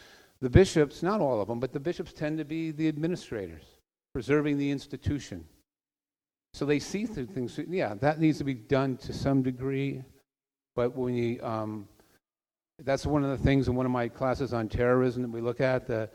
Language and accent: English; United States; One of the problems with America, and I'm an American, is this rugged individualism.